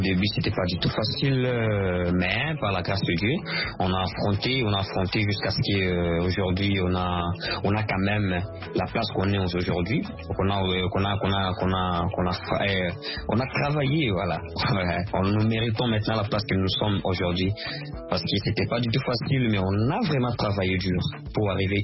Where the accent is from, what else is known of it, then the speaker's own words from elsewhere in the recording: Kalemie, Tanganyika, DR Congo; also born or lived in Shabunda / Goma; now in Kinshasa, DR Congo; je viens de l'Est du Congo, précisément à Shabunda, je suis né à Shabunda, grandi à Kalemi, j'avais fait ma carrière solo, professionnelle plutôt à Goma